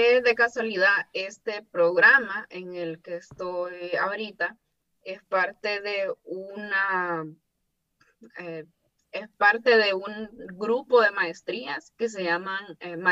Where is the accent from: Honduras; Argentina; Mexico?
Honduras; cuando ya comienzo como a trasladar todo esto a Latinoamérica, específicamente Honduras, que es de donde vengo.